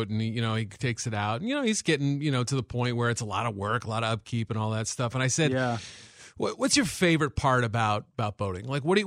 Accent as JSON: {"language": "English", "region": "Massachusetts", "country": "United States", "tie": "born or raised there", "said": "I grew up in Massachusetts."}